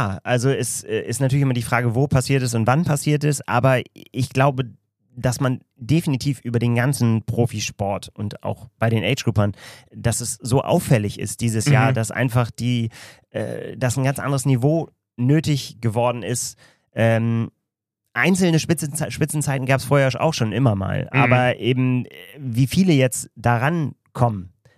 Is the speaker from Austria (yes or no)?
no; Northern Germany, Germany; als Norddeutsche